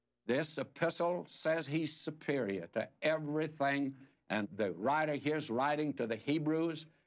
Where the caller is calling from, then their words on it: Exton, Pennsylvania, United States; I'm calling from Exton, Pennsylvania, and I listen to WVCW or online as I get it.